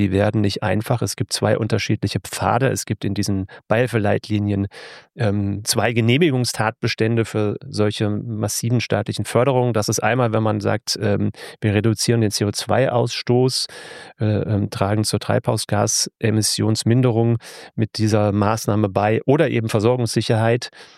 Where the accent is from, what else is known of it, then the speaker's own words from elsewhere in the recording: Rhineland-Palatinate, Germany; Für mich als Pfälzer ist Osnabrück schon ziemlich weit im Norden.